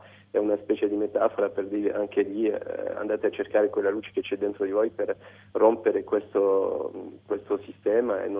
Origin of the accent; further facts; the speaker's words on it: Paris, Île-de-France, France; Io sono nato qui a Parigi, ho studiato qui e ho incontrato tutto il mio entourage, tutti quelli che mi circondano qui, ma sono sempre rimasto molto molto attaccato all'Italia e specialmente alle mie origini calabresi.